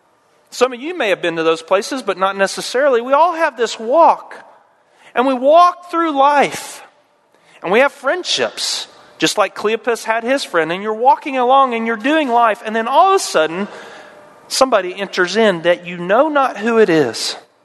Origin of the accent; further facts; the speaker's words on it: Winchester, Kentucky, United States; also born or lived in Okinawa, Japan; I grew up in Winchester, Kentucky, born in Okinawa.